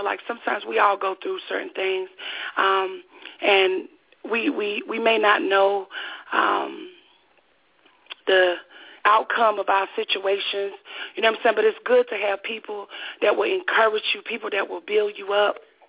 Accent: Enfield, North Carolina, United States; now in Raleigh, United States; I'm from North Carolina. I stay in Raleigh right now. I'm originally from a town called Enfield, North Carolina.

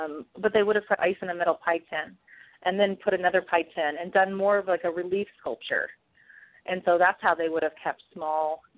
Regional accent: Toledo, Iowa, United States; I was 14, and I was a 4-H club member in my hometown of Toledo, Iowa

